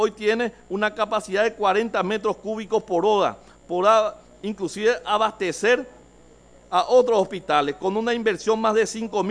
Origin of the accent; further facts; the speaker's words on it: Itapúa, Paraguay; voy a seguir adulándole al presidente para llevar todo lo que pueda en beneficio de mi pueblo itapuense